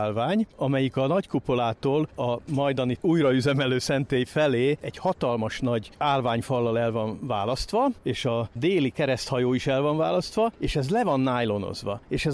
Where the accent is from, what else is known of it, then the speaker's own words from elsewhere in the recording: Miskolc, Borsod-Abaúj-Zemplén, Hungary; mi miskolciak vagyunk, és viszonylag közel élünk Kassához.